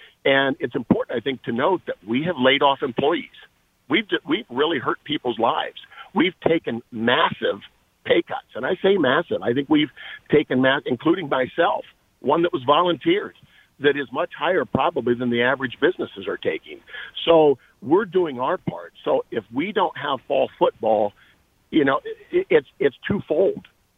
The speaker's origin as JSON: {"language": "English", "country": "United States", "said": "Hey, I'm an American. You know, I believe in America."}